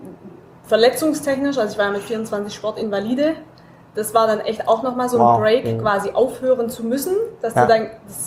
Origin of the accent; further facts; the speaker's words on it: Stuttgart, Baden-Württemberg, Germany; als Stuttgarter, das darf man auch sagen.